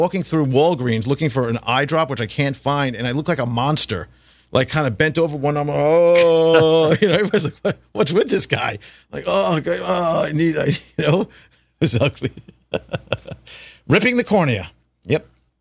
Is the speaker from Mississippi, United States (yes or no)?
no; Commack, New York, United States; Kind of close to my hometown in Comac.